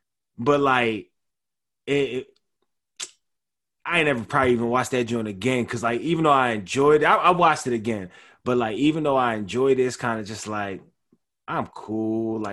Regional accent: Philadelphia, Pennsylvania, United States; I'm in college at the time, right? I'm from Philly.

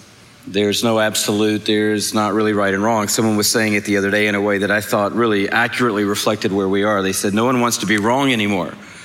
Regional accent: Atlanta, Georgia, United States; born there; I was born in Atlanta, Georgia. Therefore, I was born in the South. I was born in predominantly a Christian culture.

